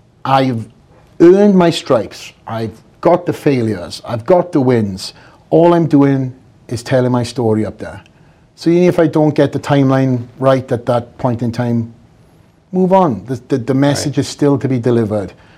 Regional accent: Wales, United Kingdom; So me, obviously, being Welsh, I don't know if the viewers know that already.

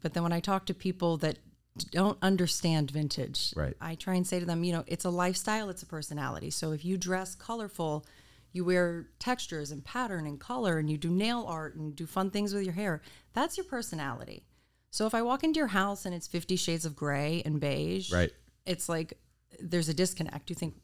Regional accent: North Miami, Florida, United States; I'm a Miami native. I was born and raised in the North Miami area. I went to private prep school my whole life.

